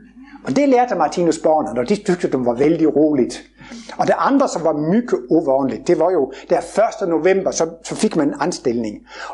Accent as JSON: {"language": "Danish", "town": "Horsens", "region": "Central Denmark Region", "country": "Denmark", "tie": "born or raised there", "said": "og jeg har gået i skole i Horsens."}